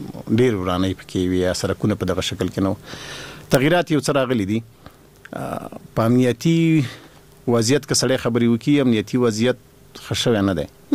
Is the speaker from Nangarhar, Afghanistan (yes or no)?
yes; Jalalabad, Nangarhar, Afghanistan; moved away as an adult; کله چې زه له ننګرهار وتلم یو لامل یې همدا و چې موږ د ښار تر څلور دروازو ایسار شو